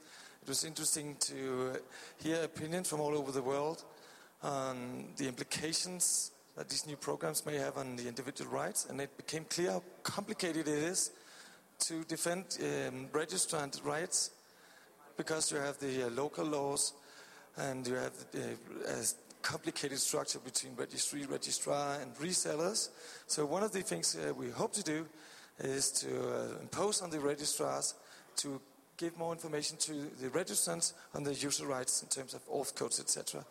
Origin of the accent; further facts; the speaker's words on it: Denmark; I'm from Denmark.